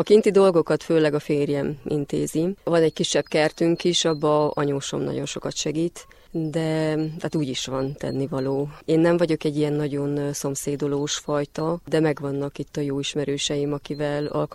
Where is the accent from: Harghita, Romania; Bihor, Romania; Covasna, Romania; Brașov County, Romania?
Harghita, Romania; Odorheiu Secuiesc; now in Mátisfalva, Romania; Udvarhelyiként eleinte kicsit nehéz volt, de nem sokkal a kiköltözésünk után születtek egymás után a gyerekek